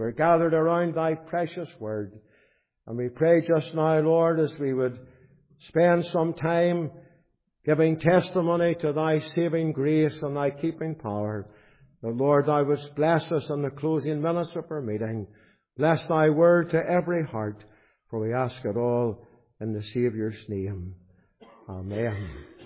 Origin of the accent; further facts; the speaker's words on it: Belfast, Northern Ireland, United Kingdom; Now, I was brought up in Donegal Road Methodist Church. My parents were saved in a little city mission hall on what we call the Library Hill on the Donegal Road.